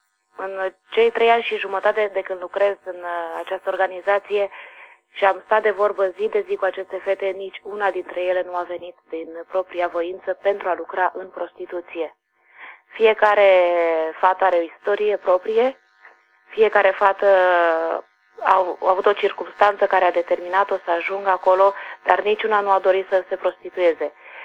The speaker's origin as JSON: {"language": "Romanian", "country": "Romania", "said": "eu ca și româncă, deci noi vorbim"}